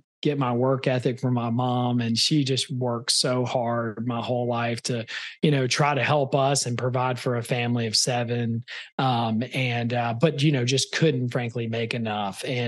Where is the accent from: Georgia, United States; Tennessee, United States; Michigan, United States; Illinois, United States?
Tennessee, United States; Memphis; I grew up in Memphis, Tennessee. I grew up on the wrong side of Memphis, which is why I have such a large heart for the inner city.